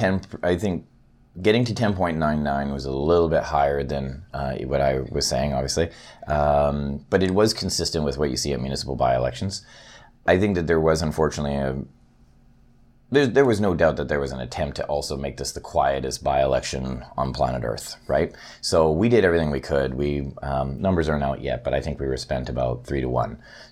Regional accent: Vancouver, British Columbia, Canada; I don't know if I can live in Vancouver, my hometown, in 5 years

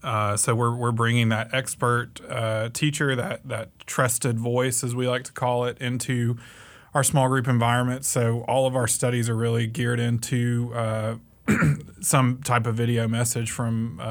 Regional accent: Birmingham, Alabama, United States; which is kind of random because I'm from Birmingham, Alabama

